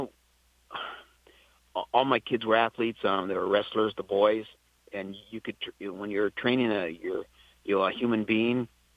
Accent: San Diego, California, United States; And, you know, I'm born and raised in San Diego, so they used to run on Saturday and Sunday.

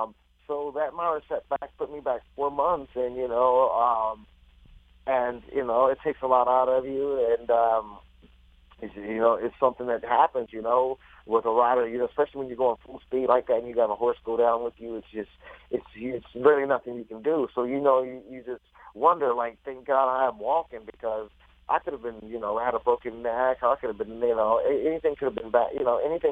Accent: Kentucky, United States; I'm from Kentucky

